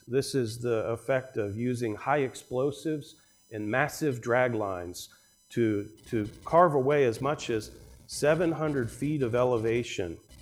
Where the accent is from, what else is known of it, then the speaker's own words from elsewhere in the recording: West Virginia, United States; I grew up in West Virginia, but in the northern part, not in the coal fields.